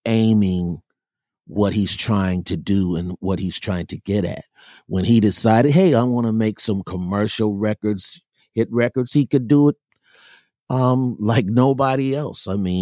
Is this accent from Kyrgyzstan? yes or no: no; Dayton, Ohio, United States; I went to Cincinnati. I'm from Dayton, Ohio.